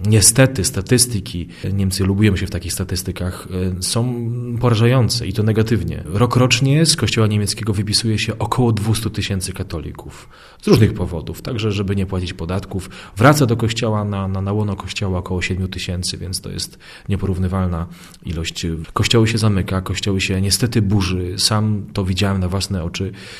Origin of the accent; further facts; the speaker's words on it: Władysławowo, Pomeranian Voivodeship, Poland; ja pochodzę w ogóle z nadmorza, z miejscowości Władysławowo. Myślę, że znana miejscowość nadmorska, turystyczna.